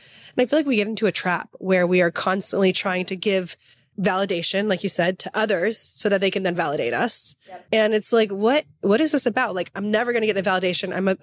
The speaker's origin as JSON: {"language": "English", "region": "Southern US", "country": "United States", "tie": "born or raised there", "said": "And then growing up in the South was also like as amazing as it was, like it was so like beautiful."}